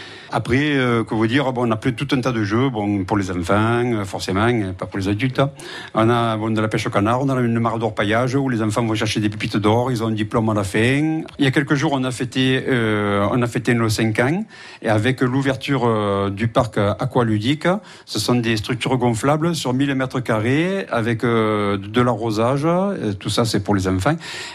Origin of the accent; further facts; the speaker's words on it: Valergues, Occitanie, France; je suis un peu le renégat parce que je viens de Valergue.